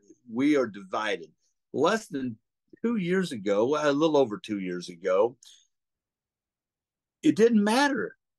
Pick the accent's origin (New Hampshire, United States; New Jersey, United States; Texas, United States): Texas, United States; Grand Prairie; When we were growing up in Grand Prairie, Texas.